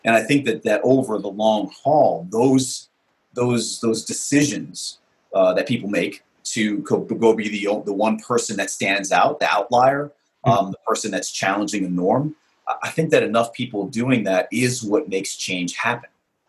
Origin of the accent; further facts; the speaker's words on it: Brooklyn, New York, United States; I grew up in Brooklyn, New York, in a very diverse community in the 70s and 80s and 90s.